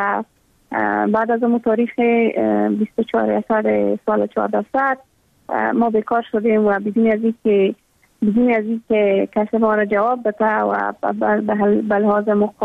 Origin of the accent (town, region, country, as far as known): Afghanistan; born or raised there